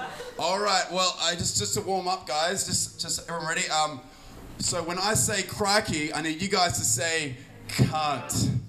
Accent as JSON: {"language": "English", "region": "Hanoi", "country": "Vietnam", "said": "As you can probably tell by hearing me talk, I'm from Hanoi."}